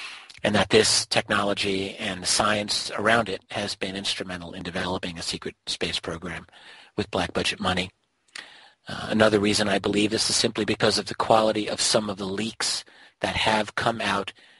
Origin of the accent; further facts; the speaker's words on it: United States; I'm an American, but I can go up to Canada for research, and I was in Ottawa.